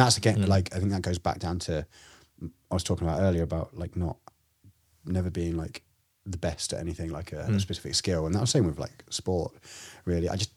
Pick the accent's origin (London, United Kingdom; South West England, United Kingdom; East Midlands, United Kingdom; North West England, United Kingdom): East Midlands, United Kingdom; Leicester; You're like, well, now I'm from Leicester. I'm now a Leicester fan.